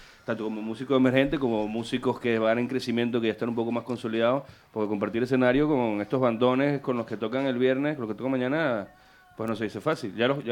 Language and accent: Spanish; Poland; Yo soy polaco.